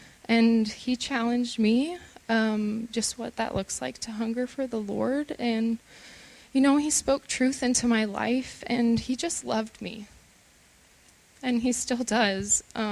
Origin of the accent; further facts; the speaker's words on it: Thornton, Colorado, United States; born there; So I was born in Thornton, Colorado.